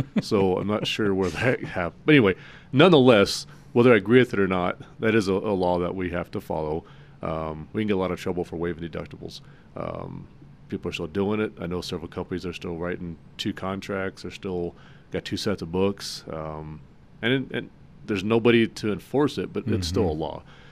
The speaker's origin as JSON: {"language": "English", "town": "Phoenix", "region": "Arizona", "country": "United States", "lives_now": "Colorado, United States", "said": "I just recently moved to Colorado and was introduced to Hale, and I'm from Phoenix"}